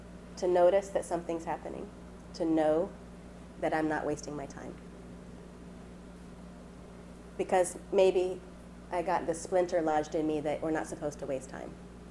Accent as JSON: {"language": "English", "region": "Southern US", "country": "United States", "tie": "born or raised there", "said": "I grew up in the South, so I don't know if we want to turn on the air conditioning."}